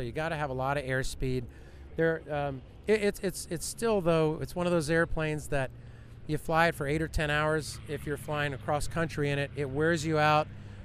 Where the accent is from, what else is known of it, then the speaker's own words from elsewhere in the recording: Florida, United States; I'm a cracker. I'm a Florida cracker. I was born and raised in Florida, and I think it's great.